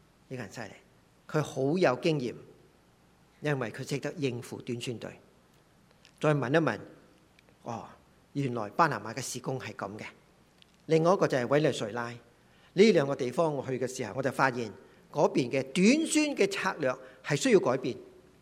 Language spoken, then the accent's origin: Chinese; China; now in North America; 你和我今天上帝摆我哋喺北美，上帝俾我哋成为一个嘅中国人，